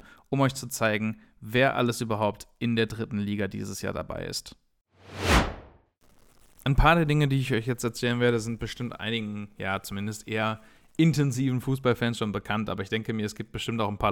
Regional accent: Duisburg, North Rhine-Westphalia, Germany; born there; Ich selber gebürtiger Duisburger, ne, die mich kennen, die wissen das.

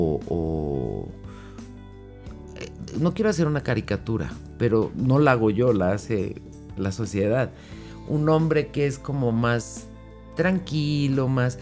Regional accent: Mexico; yo que soy de México, vengo de una idea donde era siéntate que te sirva tu hermana

